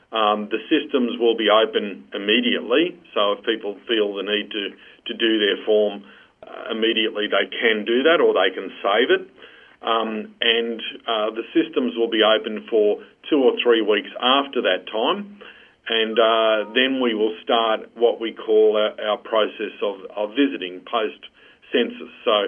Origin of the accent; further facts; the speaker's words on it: Malta; in my case, I'm from Malta.